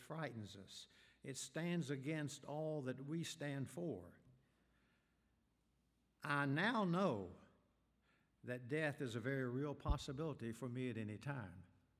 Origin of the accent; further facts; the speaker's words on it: Huntington, West Virginia, United States; But this congregation is a fine congregation in my hometown. It's not the congregation I grew up in, but they're just across the Big Sandy River out of Kentucky into West Virginia in the west end of Huntington.